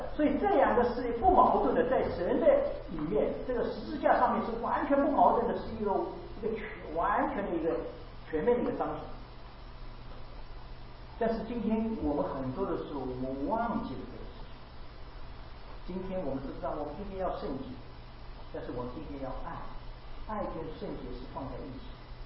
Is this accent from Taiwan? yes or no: no; Shanghai, China; accent: Shanghainese; 你是上海人是不是？我说是，我上海口音是不是很重？他说对啊，你一开口就知道你是上海人。